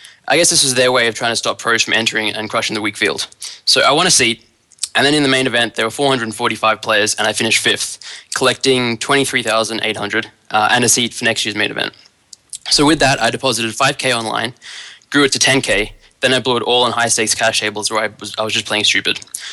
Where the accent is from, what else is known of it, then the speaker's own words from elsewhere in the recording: Melbourne, Victoria, Australia; for APPT Melbourne next week, so I'll have to pay the $3,000 buy-in. I have to play, though. It's my hometown.